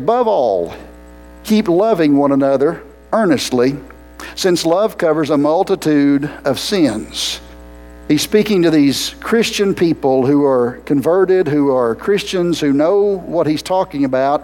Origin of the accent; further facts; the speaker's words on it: McCaysville, Georgia, United States; see, I'm from Appalachia. I grew up in McKaysville